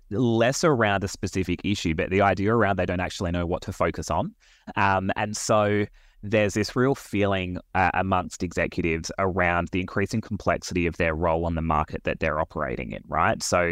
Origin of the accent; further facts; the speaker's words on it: Perth, Western Australia, Australia; I'm originally from Perth. I grew up as the youngest of three children